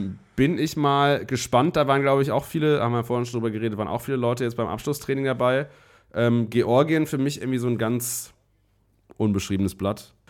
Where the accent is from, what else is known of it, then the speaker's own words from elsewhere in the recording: Germany; Nee, ich bin Deutscher.